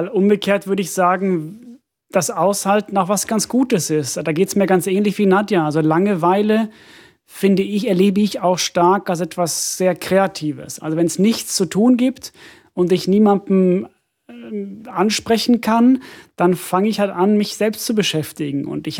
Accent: Finland; German is a second language; ich komme ja aus Finnland und meine Familie bezeichnet mich auch als Ausländer, weil ich so viel rede.

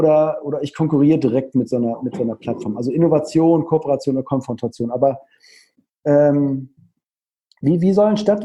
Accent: Cologne, North Rhine-Westphalia, Germany; ich komme jetzt aus Köln

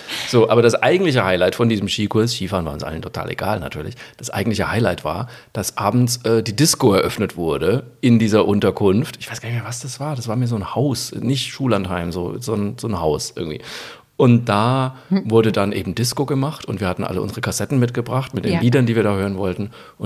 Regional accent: Bavaria, Germany; ich bin ja in Bayern aufgewachsen

